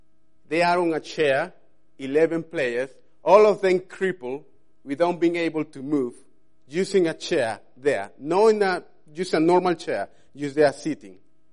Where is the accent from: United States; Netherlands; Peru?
Peru; I'm not very good, but I'm from Peru, so I have to play football.